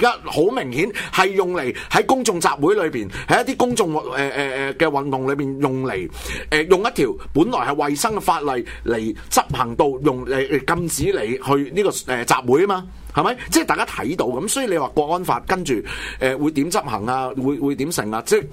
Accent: Hong Kong; 系啦，我哋作为香港人咁见到佢

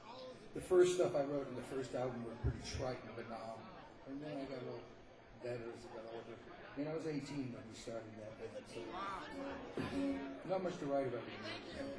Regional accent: Worcester, West Midlands, United Kingdom; we're all English guys. I'm from a town called Worcester. So when you use that Lee and Perrins sauce, you just think of me. As it hails from there.

